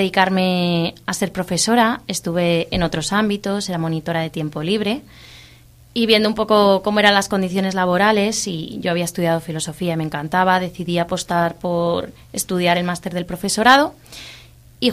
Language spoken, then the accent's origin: Spanish; Madrid, Community of Madrid, Spain; now in Laredo, Spain; porque yo soy de fuera, yo soy de Madrid.